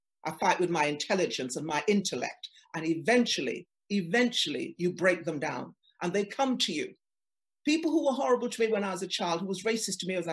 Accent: Trinidad & Tobago; accent: Trinidadian; now in England, United Kingdom; I did that when I came to England because of my accent. I had a Trinidadian accent and I used to talk with my Trinidadian accent.

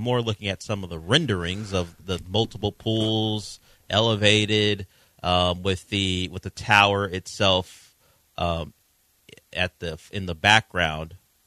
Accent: California, United States; because I grew up in California, so going to Vegas was a normal thing.

